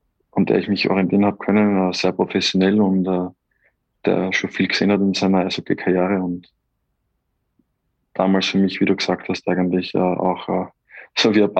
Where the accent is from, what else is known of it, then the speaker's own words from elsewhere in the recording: Vienna, Austria; Ja, ich war lange Zeit weg von Wien.